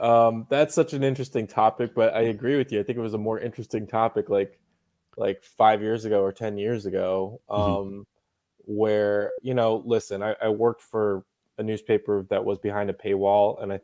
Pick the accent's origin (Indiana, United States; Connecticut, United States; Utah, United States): Utah, United States; Salt Lake City; now in Los Angeles, United States; I mean, I came to Los Angeles from Salt Lake City.